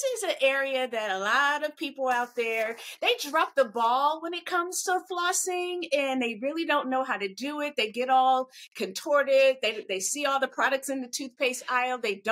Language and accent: English; Michigan, United States; now in New York City, United States; It's a little cold in New York City, but you know what? I love the cold. I grew up in Michigan, so I'm used to it.